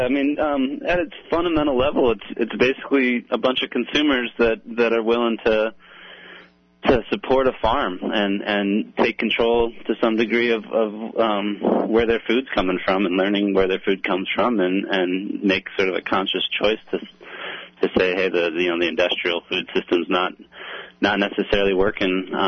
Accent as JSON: {"language": "English", "region": "Scotland", "country": "United Kingdom", "said": "Sometimes it's good to get out of being Scottish, you know? A little more Eastern European."}